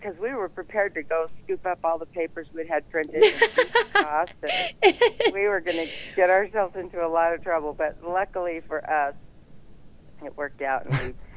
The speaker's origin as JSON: {"language": "English", "town": "Springville", "region": "Utah", "country": "United States", "tie": "born or raised there", "also_born_or_lived": "Washington, D.C.", "said": "I never would have imagined that when I was growing up in Springville, Utah, that I would end up spending 37 years living in the nation's capital."}